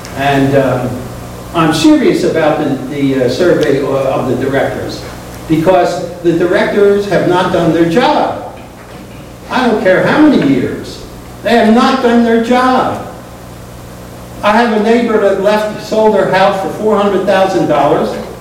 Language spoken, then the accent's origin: English; Glenside, Pennsylvania, United States; I'm from Glenside, Pennsylvania.